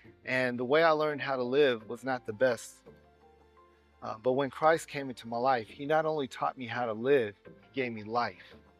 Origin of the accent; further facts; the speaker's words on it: California, United States; When I grew up in California, by the time of the age of 14, I was making all the decisions on my life by myself.